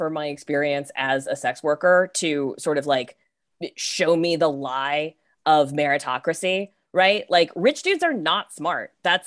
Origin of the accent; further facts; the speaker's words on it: North Carolina, United States; I grew up in North Carolina under the Bush administration's abstinence-only education, right?